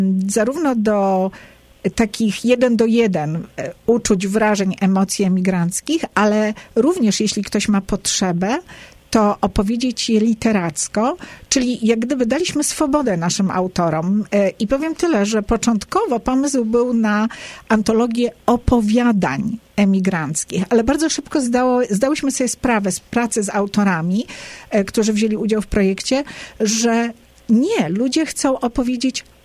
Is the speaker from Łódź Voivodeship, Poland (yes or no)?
no; Lublin Voivodeship, Poland; Ja jestem z Wyżyny Lubelskiej.